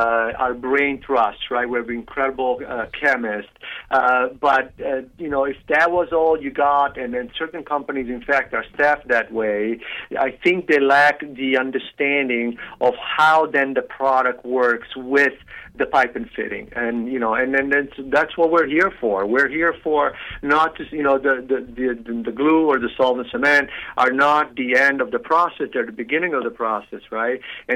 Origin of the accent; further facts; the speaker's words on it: Italy; I was born and raised in Italy.